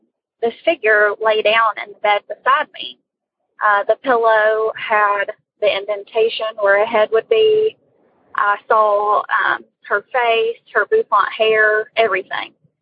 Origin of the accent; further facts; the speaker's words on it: West Virginia, United States; I'm from West Virginia.